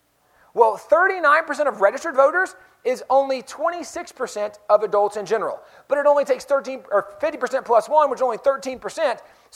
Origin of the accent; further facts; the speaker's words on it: Fort Worth, Texas, United States; I am from the Fort Worth, Dallas area.